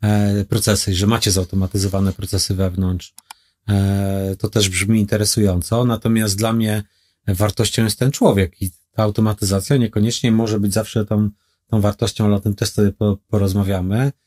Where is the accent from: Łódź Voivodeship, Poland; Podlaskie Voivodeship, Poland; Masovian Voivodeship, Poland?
Masovian Voivodeship, Poland; Sierpc; z mniejszej miejscowości, bo pochodzę z Sierpca, gdzie się wychowałem